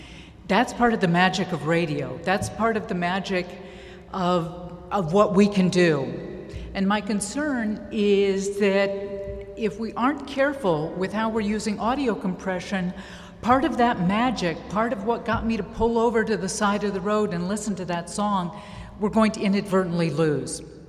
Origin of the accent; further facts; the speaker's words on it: Omaha, Nebraska, United States; growing up in Omaha, Nebraska, a radio station played